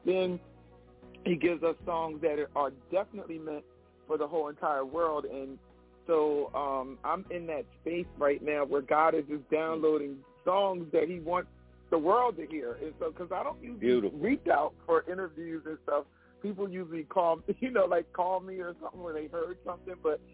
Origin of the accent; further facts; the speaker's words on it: Baltimore, Maryland, United States; now in New Jersey, United States; I am from Baltimore. I actually live in New Jersey now, but I was born and raised.